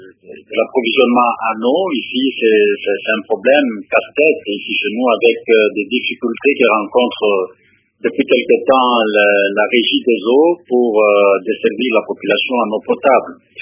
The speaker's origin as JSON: {"language": "French", "town": "Mbuji-Mayi", "region": "Kasaï-Oriental", "country": "DR Congo", "said": "Voilà un peu ce qui a fait la grande actualité cette semaine ici chez nous en Mbujimayi."}